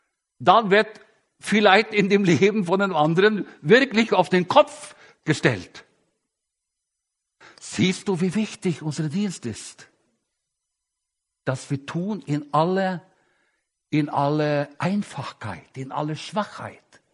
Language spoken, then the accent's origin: German; Norway; German is a second language; now in Germany; Ich bin ja ein Norweger und ich lebe schon sehr viele Jahre hier in Deutschland.